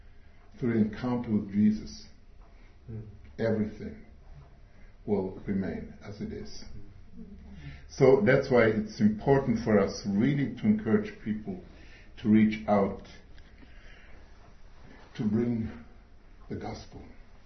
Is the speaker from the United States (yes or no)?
no; Switzerland; English is a second language; also born or lived in Algeria; now in Jerusalem, Israel; Myself, I was born in Algeria, North Africa. I grew up in Switzerland, and since 23 years, we live in Jerusalem.